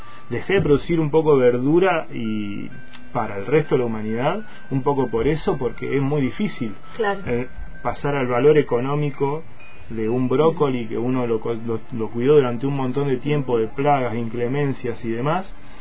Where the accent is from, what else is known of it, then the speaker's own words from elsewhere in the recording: Argentina; un montón de cosas que tenemos como nosotros, además, adosadas como argentinos.